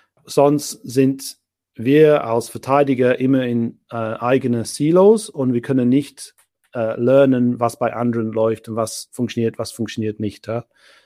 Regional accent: United Kingdom; first language English; German is a second language; moved away as an adult; now in Switzerland; Mein Vater ist Engländer, meine Mutter ist Deutschen, aber ich bin in Großbritannien aufgewachsen. Das heißt, ich bin englischsprachig aufgewachsen. Bin ich vor fast 20 Jahren in die Schweiz umgezogen, wo ich neu als Erwachsener Deutsch gelernt habe.

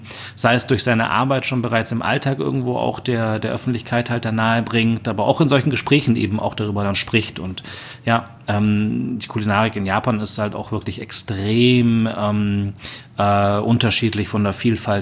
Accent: Germany; wir natürlich auch als Deutsche ja schon eher gewohnt sind, dass der Salzgehalt ein bisschen höher ist, siehe unser täglich Brot

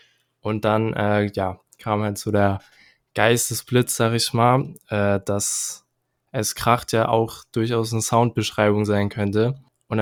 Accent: Kiel, Schleswig-Holstein, Germany; ich bin 23 Jahre alt und ich komme aus Kiel

